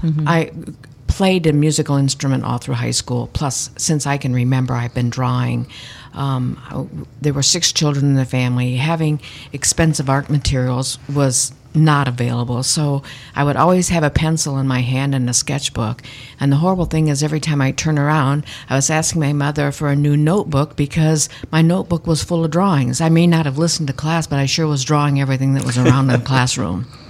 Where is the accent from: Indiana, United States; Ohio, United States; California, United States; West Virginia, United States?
Indiana, United States; Kiwanis; also born or lived in Hammond; Well, I was born in Hammond, Indiana, but then our family moved to our farm, small farm in Kiwanis, Indiana.